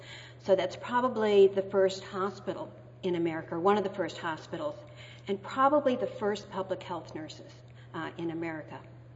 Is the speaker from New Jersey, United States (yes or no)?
no; Boston, Massachusetts, United States; now in Washington, United States; I'm from Boston. I'm from Massachusetts. That's where my roots are. I live in Washington now.